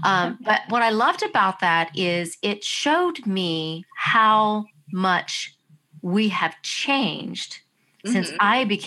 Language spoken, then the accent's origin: English; North Carolina, United States; And, you know, I come from North Carolina, so I know what it's like. It's a farm farm area